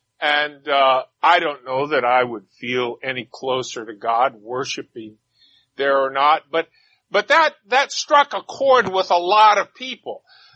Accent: Omaha, Nebraska, United States; Whenever I go back to my hometown in Omaha, Nebraska, they've always torn down something that was a familiar landmark, and now I hardly recognize parts of that city where I grew up.

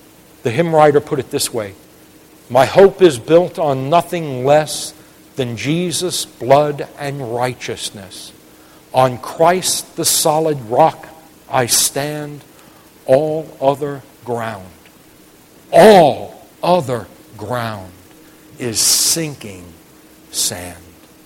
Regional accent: New York, United States; moved away as an adult; now in Michigan, United States; I grew up in the Bronx. I didn't know what it was to skin an animal until I was 30 years old and moved to Michigan.

